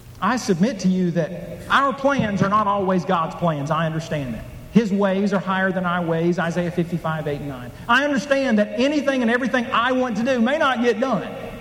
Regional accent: Oklahoma, United States; I grew up in Oklahoma.

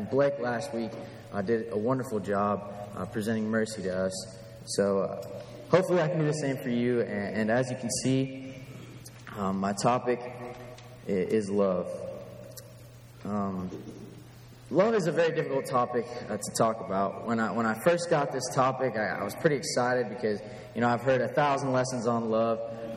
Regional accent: Florida, United States; I'm from Florida, and I'm an accounting major.

